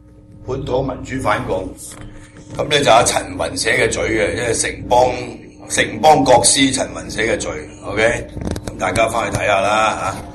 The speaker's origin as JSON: {"language": "Cantonese", "country": "Hong Kong", "said": "我唔系中国人，我系香港人。"}